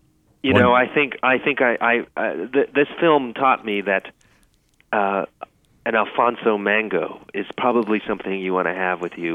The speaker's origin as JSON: {"language": "English", "country": "Canada", "tie": "born or raised there", "also_born_or_lived": "Taipei", "said": "growing up in Canada, but spending time in Taipei as a young kid"}